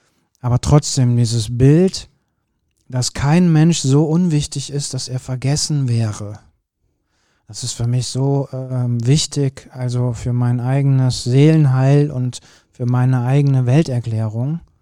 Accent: Kürten, North Rhine-Westphalia, Germany; Ich bin ja in Kürten groß geworden

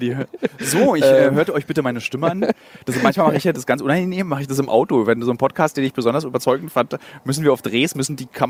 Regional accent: Berlin, Germany; also als Berliner bekommst du nicht nur mit Koks in Berührung, sondern mit Brandenburgern, die den Junggesellenabschied in Berlin machen.

